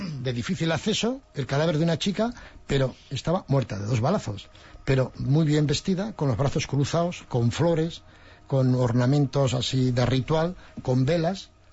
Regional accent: Navarre, Spain; en mi tierra, precisamente en Navarra

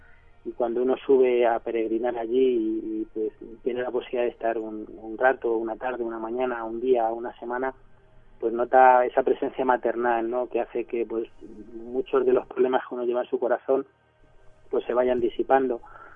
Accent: Toledo, Castilla-La Mancha, Spain; Yo, por ejemplo, soy de Toledo y algunos más de los que participamos en la peli también lo somos.

